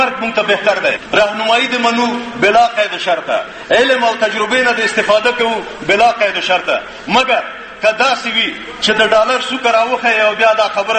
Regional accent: Afghanistan; مونږ افغانان یو، مونږ پښتانه یو، په خپله طریقه پوهیږو

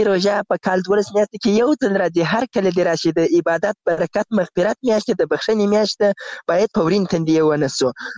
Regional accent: Zabul, Afghanistan; now in Ghazni, Afghanistan; یعنی زه له زابل نه راغلی یم دلته غزنی کې په یو کار مصروف یم

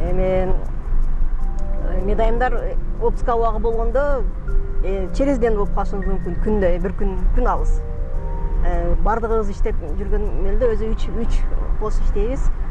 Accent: Batken, Batken Region, Kyrgyzstan; born or raised there

